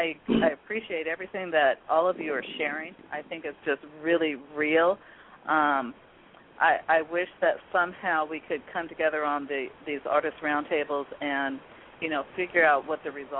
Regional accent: Seattle, Washington, United States; Keith Harrell, who is somebody I grew up with here in Seattle playing basketball at Garfield High School

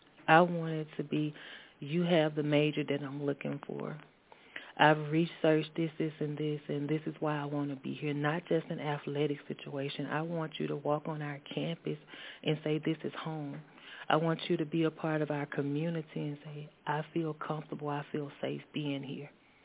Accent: Mississippi, United States; I am, yep. I am from the Mississippi Delta area.

